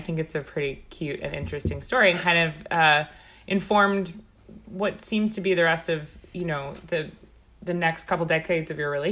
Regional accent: Huntington, New York, United States; Huntington, Northport area.

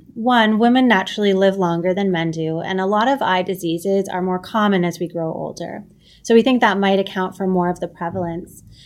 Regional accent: Canada; now in New York, United States; I'm Canadian, so I do love hockey, although I've lived in New York now for almost 7 years.

